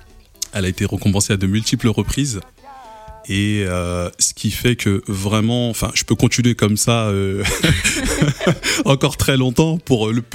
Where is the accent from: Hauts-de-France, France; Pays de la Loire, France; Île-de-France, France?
Île-de-France, France; also born or lived in Paris; j'ai 36 ans. Je suis franco-sénégalais. Pour être plus précis, je suis né à Paris et grandi dans les Yvelines.